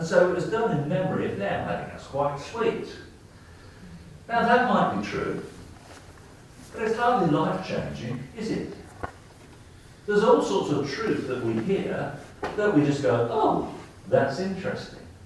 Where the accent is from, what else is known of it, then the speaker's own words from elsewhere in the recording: Leamington, West Midlands, United Kingdom; I used to take a trip quite regularly from my hometown, Leamington, down to the West Country, Wiltshire.